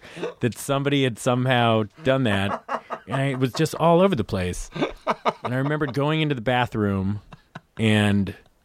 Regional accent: California, United States; No, I was outside San Francisco.

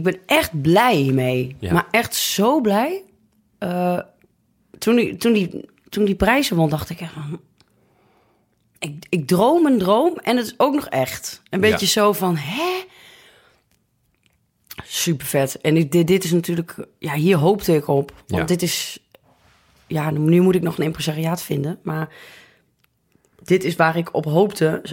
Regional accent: northern Netherlands, Netherlands; Nee, ik kom niet uit het Oosten. Ik kom uit Noord-Nederland.

